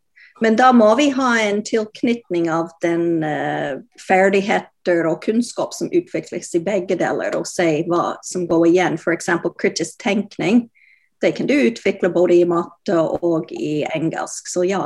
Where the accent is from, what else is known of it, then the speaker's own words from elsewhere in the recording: Canada; Norwegian is a second language; moved away as an adult; now in Norway; Jeg kommer fra Canada opprinnelig, som du hører